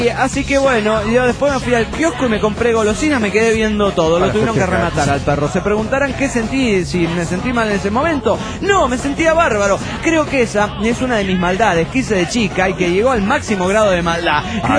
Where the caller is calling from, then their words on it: Guatemala; de Guatelinda.